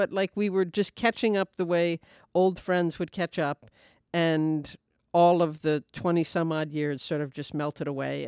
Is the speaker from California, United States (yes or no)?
no; New York City, New York, United States; I grew up in New York City, and I have a brother and a father who are both very into sports